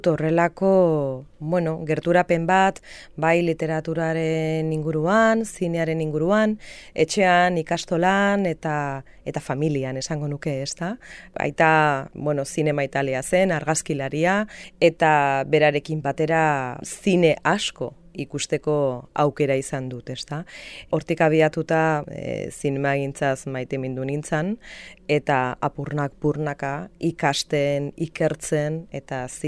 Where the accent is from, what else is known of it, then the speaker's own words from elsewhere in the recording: Arrigorriaga, Basque Country, Spain; Arrigorriagakoa naiz